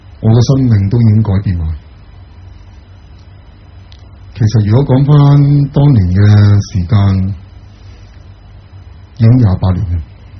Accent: Hong Kong; 因为我以前小的时候在香港

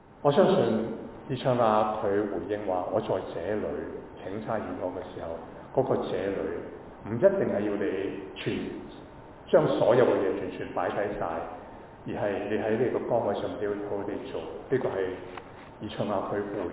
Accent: Hong Kong; 用回即是我們香港人的，你現在玩我

